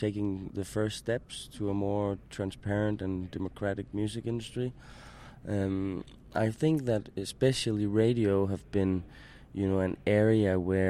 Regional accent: Denmark; English is a second language; I'm from Denmark, and our office is based in Copenhagen.

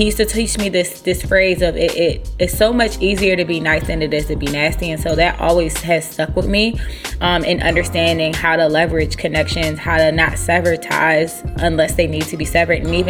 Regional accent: Philadelphia, Pennsylvania, United States; I grew up in West Philly on a nice little block called Pemberton Street.

